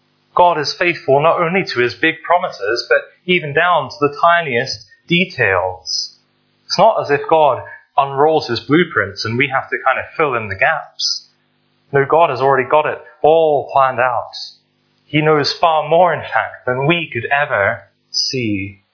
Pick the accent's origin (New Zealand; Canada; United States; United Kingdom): United Kingdom; London; When I was growing up in London, sometimes we'd have a day out to the British Museum.